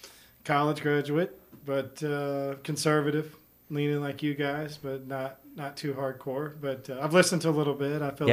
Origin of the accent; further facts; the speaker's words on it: Fort Worth, Texas, United States; No, so I'm from Fort Worth.